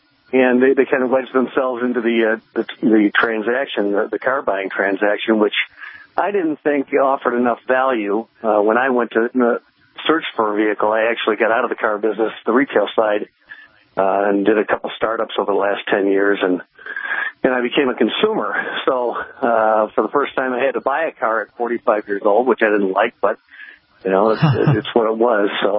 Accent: Detroit, Michigan, United States; Well, I am from the Detroit area, in fact, home of the Motor City.

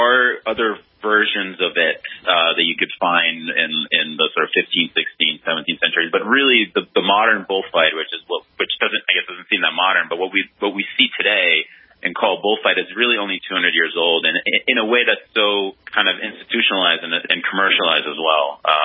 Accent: Israel; also born or lived in United States; The name is Israeli, actually. I grew up in Israel. I was born in the States, but I grew up in Israel.

